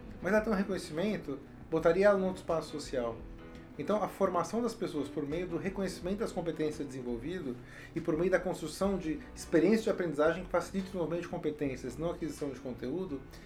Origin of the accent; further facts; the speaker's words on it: São Paulo, Brazil; eu brinco, eu sou de São Paulo, né?